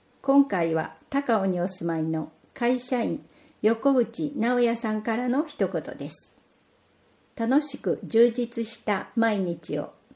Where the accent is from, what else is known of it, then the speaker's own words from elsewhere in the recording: Niimi, Okayama, Japan; 都会での生活も魅力的でしたが、生まれ育った町での生活を選びました。